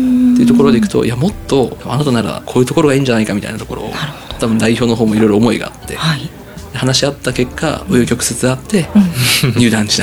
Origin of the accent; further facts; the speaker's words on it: Fukuyama, Hiroshima, Japan; 父のいる福山市の方に、まあ、私の場合は出身が福山なんで帰ってきて、